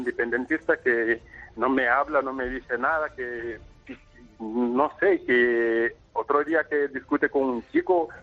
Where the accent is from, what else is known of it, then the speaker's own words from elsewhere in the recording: Gambia; now in Spain; yo soy de África, soy de Gambia